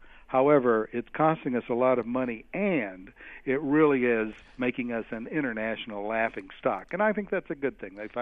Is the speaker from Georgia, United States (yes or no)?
yes; Atlanta, Georgia, United States; when I was growing up, I grew up in Atlanta